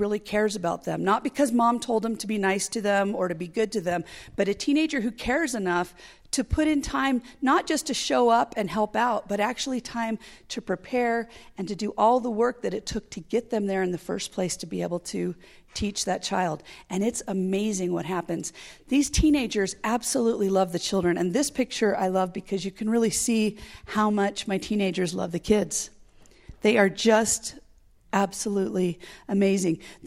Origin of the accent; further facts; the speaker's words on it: United States; In addition to that, I'm American, so I'm sort of this oddball when I'm there